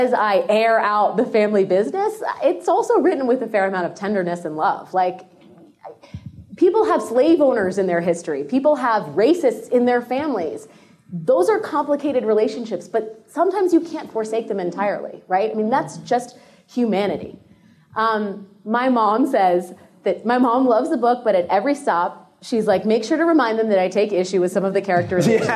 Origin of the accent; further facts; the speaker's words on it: United States; you're an American, I'm an American, that's what we are.